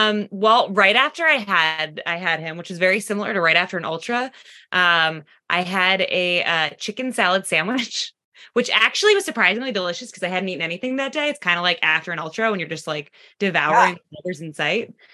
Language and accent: English; East Coast, United States; I grew up out on the East Coast. So I'm excited to take him back to the East Coast at some point and get to show him.